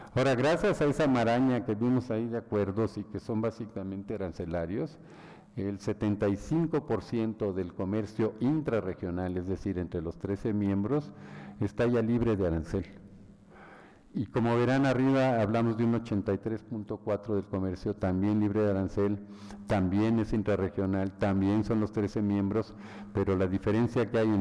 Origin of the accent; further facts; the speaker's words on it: Mexico; Yo soy mexicano, ¿eh?